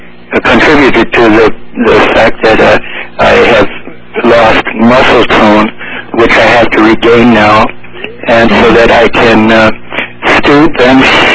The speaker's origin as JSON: {"language": "English", "town": "California City", "region": "California", "country": "United States", "said": "I'm from California City."}